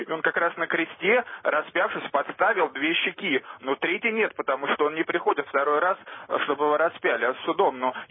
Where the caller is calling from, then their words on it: Moscow, Russia; из Москвы.